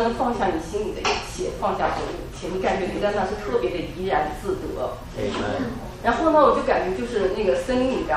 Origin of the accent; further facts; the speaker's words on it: China; 因为我们从内地过来，没见过